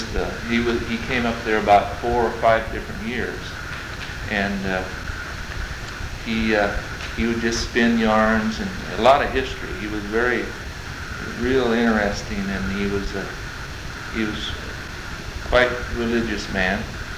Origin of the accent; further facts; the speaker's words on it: Oregon, United States; Well, I was raised in Central Oregon, and Tom used to come and herd sheep next to my father's ranch.